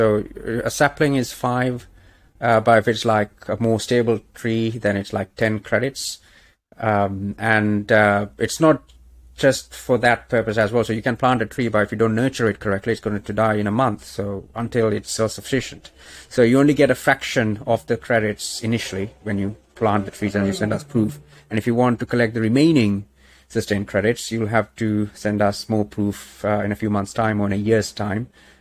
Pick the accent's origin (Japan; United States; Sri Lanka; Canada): Sri Lanka; moved away as an adult; now in United Kingdom; I've been in the UK since 2004. I'm originally from Sri Lanka, but I came here for university and for studies